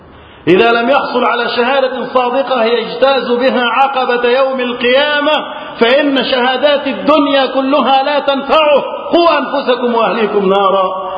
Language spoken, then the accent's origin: Arabic; Egypt; اللهم احفظ بلدنا مصر وسائر بلاد المسلمين من الفتن.